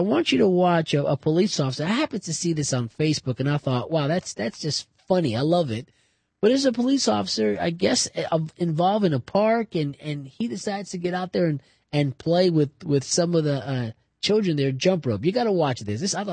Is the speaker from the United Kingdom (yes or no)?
no; New Jersey, United States; You know, when I grew up in Jersey, there was a lot of double dutch going on.